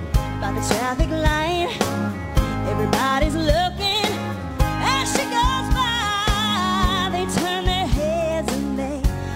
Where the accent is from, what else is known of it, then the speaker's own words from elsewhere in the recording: Checotah, Oklahoma, United States; It's by a guy that's actually from my hometown of Shakota, Oklahoma.